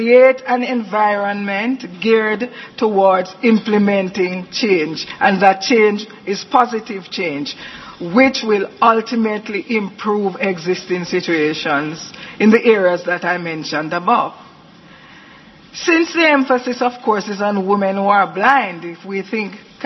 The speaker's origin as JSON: {"language": "English", "country": "Jamaica", "said": "I'm actually Jamaican, so I reside in Jamaica."}